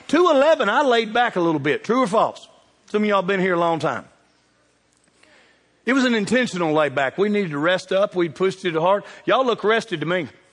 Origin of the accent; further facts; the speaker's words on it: Bowling Green, Kentucky, United States; Where are you from? Bowling Green, Kentucky. I say it like I mean it too, Kentucky.